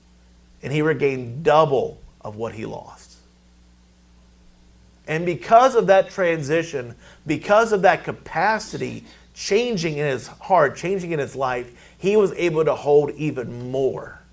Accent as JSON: {"language": "English", "region": "Virginia", "country": "United States", "lives_now": "New Orleans, United States", "said": "I mean, I'm from Virginia, you know, rural town Virginia. Been there all my life at that time."}